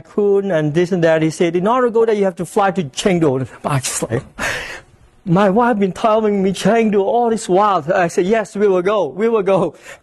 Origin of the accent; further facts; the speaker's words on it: Connecticut, United States; And they asked me where we're from. I said, we're from Connecticut.